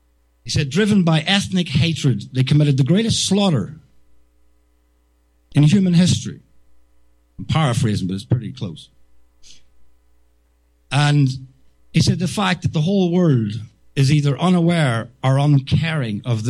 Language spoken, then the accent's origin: English; Northern Ireland, United Kingdom; I'm from Northern Ireland.